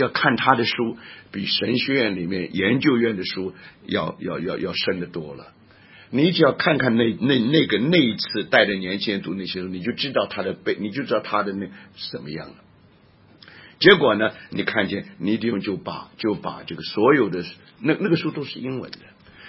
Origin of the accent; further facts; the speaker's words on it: Taiwan; 因为我在台湾长大，在台湾长大早期的时候